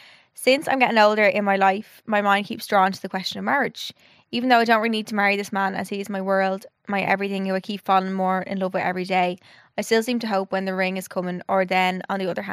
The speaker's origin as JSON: {"language": "English", "country": "Ireland", "said": "And I'm Irish, and marriage is not a huge deal in his family in comparison to my family."}